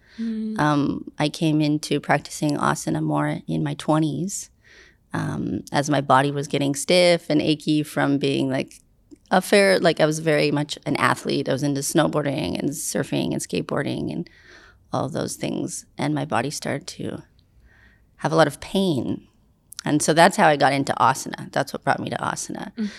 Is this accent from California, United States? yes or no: yes; Santa Cruz, California, United States; I grew up in Santa Cruz, California.